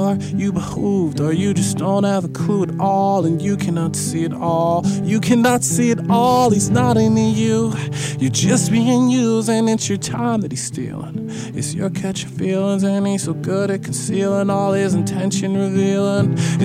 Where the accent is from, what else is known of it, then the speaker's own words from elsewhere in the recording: New Jersey, United States; now in Easton, United States; I tell people I'm from Jersey because that's what my bio says, even though I live in Easton.